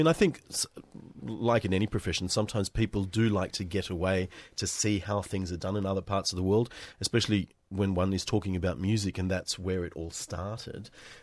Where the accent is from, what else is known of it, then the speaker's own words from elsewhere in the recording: Sydney, New South Wales, Australia; now in Melbourne, Australia; I came to Melbourne to study. I'm originally from Sydney, and I studied at the Victorian College of the Arts.